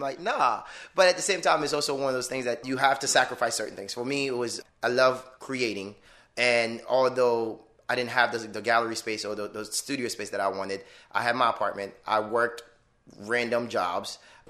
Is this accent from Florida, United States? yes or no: yes; Miami, Florida, United States; now in Orlando, United States; Grew up in Miami, moved to Orlando about 16 years ago.